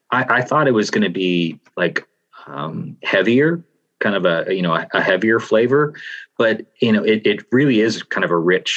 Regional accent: Canada; Me as a Canadian have trouble pronouncing things.

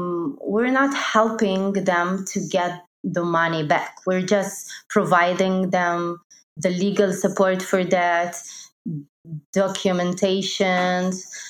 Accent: Ukraine; English is a second language; now in London, United Kingdom; I'm normally based in London, but I'm originally from Ukraine. So this is why you hear my amazing accent. And now I'm here in Ukraine with my family, and I work from here

